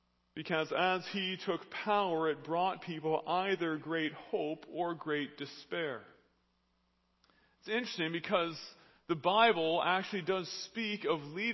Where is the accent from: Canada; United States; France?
Canada; Caveat, I know we're Canadian, but go with me for a little while.